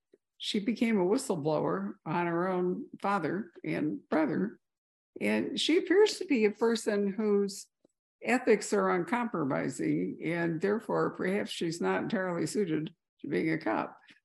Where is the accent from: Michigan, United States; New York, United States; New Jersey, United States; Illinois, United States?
Illinois, United States; I didn't grow up in Chicago, but rather north of Chicago.